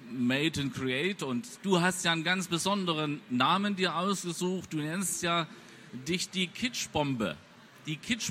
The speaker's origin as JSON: {"language": "German", "region": "Saxony", "country": "Germany", "said": "Und als Sachse würde ich sagen, Made to Create."}